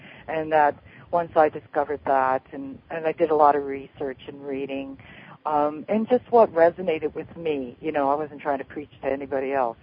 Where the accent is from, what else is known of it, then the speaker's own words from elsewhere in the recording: East Coast, United States; because I'm from the East Coast, so it's almost midnight now.